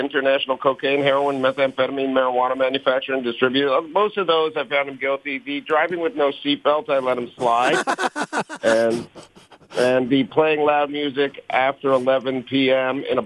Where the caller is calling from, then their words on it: New York, United States; My address is 111 East 15th Street, New York, New York.